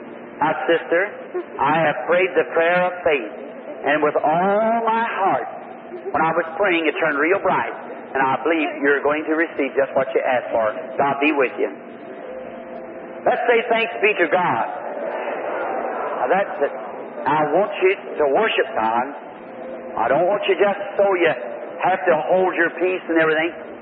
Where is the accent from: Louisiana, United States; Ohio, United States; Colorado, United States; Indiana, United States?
Indiana, United States; And that letter was from Indiana, my home state.